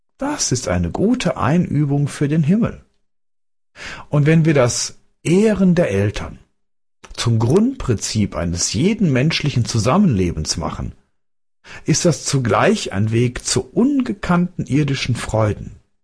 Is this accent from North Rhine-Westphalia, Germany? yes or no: yes; North Rhine-Westphalia, Germany; Bei uns am Niederrhein, wo ich herkomme